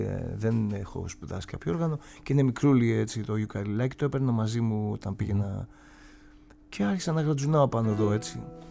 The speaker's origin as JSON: {"language": "Greek", "region": "Central Greece", "country": "Greece", "tie": "born or raised there", "said": "Είναι στο χωριό μου, δίπλα στο Λιδωρίκι."}